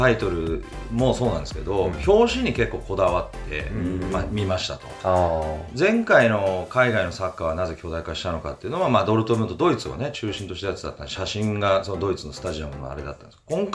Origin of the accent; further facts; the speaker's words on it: Fuchu, Tokyo, Japan; now in Fuchu, Japan; まあ府中市育ち、外国日本全国いろいろなところに住んで16年ぶりに日本と府中地元に帰ってきて